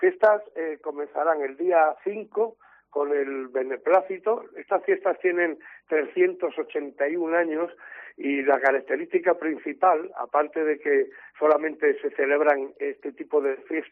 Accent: Yecla, Region of Murcia, Spain; Yo soy yeclano de pura cepa, me siento yeclano por los cuatro costados, soy amante de mi pueblo de principio afín.

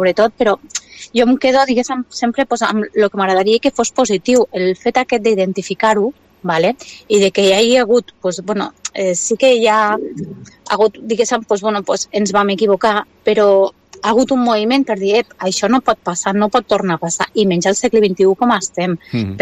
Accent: Lleida, Catalonia, Spain; la nostra cultura i que som de Lleida.

